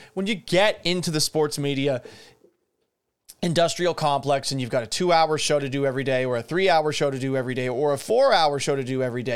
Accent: Massachusetts, United States; also born or lived in Florida; in my nomading across the United States, I grew up in Massachusetts. My parents divorced. I moved with my mom to Florida. My dad and my sister stayed up in Boston.

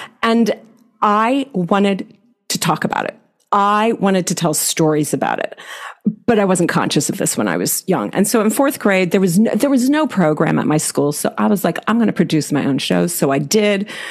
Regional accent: Allentown, Pennsylvania, United States; I'm from Pennsylvania originally and born in Allentown, PA. And my dad worked for Bethlehem Steel.

